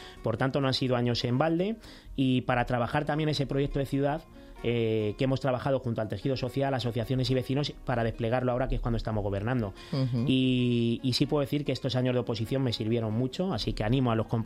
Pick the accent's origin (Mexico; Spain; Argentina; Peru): Spain; San Fernando de Henares, Community of Madrid; Nací en Madrid, nací en el Hospital de la Paz, pero he vivido allí siempre y me he criado allí, he crecido allí, he estudiado allí, en los colegios públicos, en los institutos de San Fernando, y bueno, y mis amigos y mis amigas son de allí.